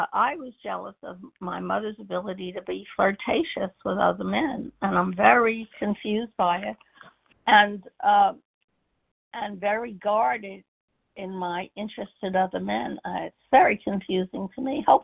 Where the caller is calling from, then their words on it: Florida, United States; I'm in Florida.